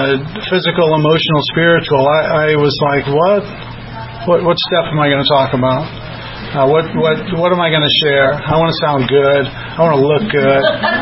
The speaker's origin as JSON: {"language": "English", "town": "St. Louis", "region": "Missouri", "country": "United States", "lives_now": "Colorado, United States", "said": "I'm from St. Louis, Missouri, but now I do live here in Colorado."}